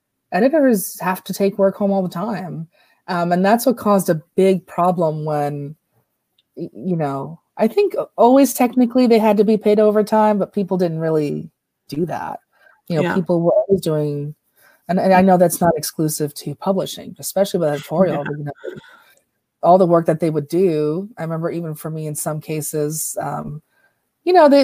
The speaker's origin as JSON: {"language": "English", "region": "New York", "country": "United States", "tie": "born or raised there", "said": "I eventually did struggle, but I was living with my parents. I grew up in New York."}